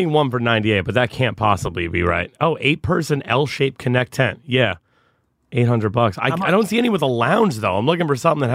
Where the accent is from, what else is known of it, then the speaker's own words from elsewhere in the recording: New York, United States; No, I grew up in Westchester County, just outside.